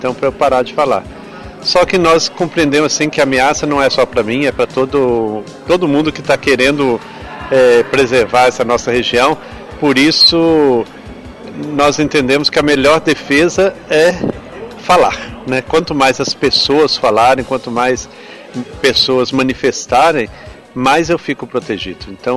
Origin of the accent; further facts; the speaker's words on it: Visconde do Rio Branco, Minas Gerais, Brazil; also born or lived in Mauá; Eu sou natural de Mauá, em São Paulo. Mas a minha família é daqui de perto, de Visconde do Rio Branco, né? Então eu fui criado aqui na região aqui da Zona da Mata, mesmo aqui em Visconde do Rio Branco.